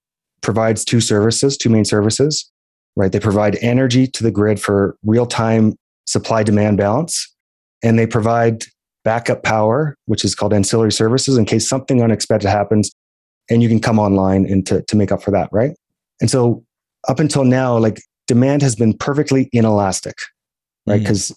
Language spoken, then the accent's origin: English; Alberta, Canada; I'm from Alberta